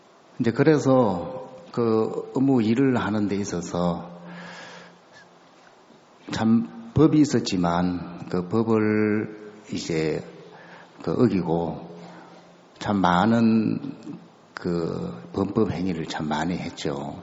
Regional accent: Hapcheon, South Gyeongsang, South Korea; 제 고향은 이쪽에서 조금 가면 있는 합천이라는 골짜기인데

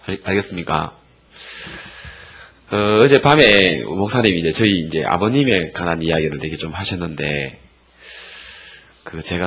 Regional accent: Hapcheon, South Gyeongsang, South Korea; 저희 고향은요 경남 합천군 가야면 그 치인리라고 해가지고요.

